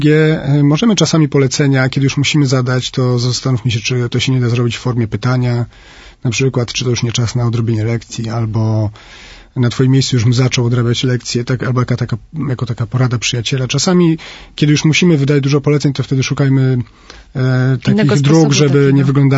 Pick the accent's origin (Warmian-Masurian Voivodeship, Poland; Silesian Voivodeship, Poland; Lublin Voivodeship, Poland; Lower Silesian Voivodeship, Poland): Warmian-Masurian Voivodeship, Poland; now in Warsaw, Poland; Ja przepraszam za ten przykład, ale pochodzę z Mazur, tutaj w Warszawie jest bolesny.